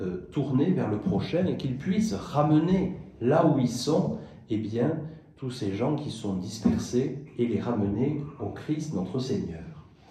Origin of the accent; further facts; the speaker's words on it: Bagnères, Occitanie, France; J'ai connu encore, quand j'étais jeune à Bagnères, des personnes qui étaient déjà âgées